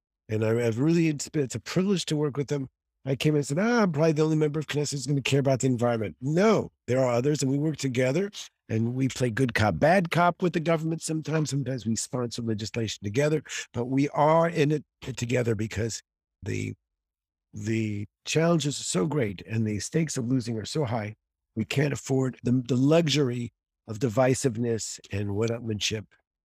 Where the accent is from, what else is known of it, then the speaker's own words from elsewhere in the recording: United States; now in Israel; as an American who grew up with geographical representation, I'll pick my constituents.